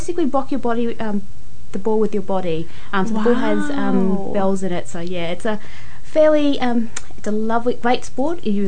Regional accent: Australia; moved away as an adult; now in New Zealand; And then I moved to New Zealand. So I grew up in Australia.

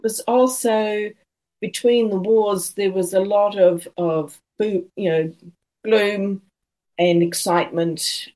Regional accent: Auckland, New Zealand; also born or lived in Cornwall, United Kingdom; I know Auckland very well. It's my hometown.

